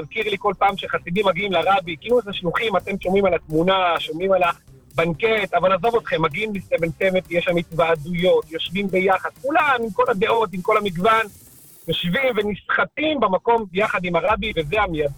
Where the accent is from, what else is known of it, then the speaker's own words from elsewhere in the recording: Krayot, Haifa District, Israel; אז ככה, אני מהקריות